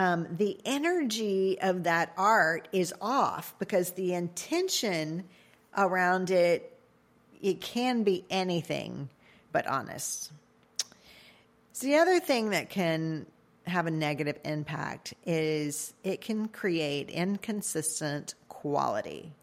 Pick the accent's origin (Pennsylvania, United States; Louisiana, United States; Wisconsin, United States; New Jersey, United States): Louisiana, United States; maybe it's because I'm Cajun